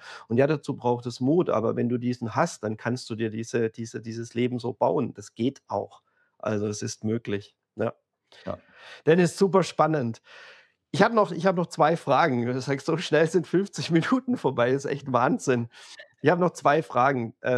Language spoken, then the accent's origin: German; Baden-Württemberg, Germany; ich bin Schwabe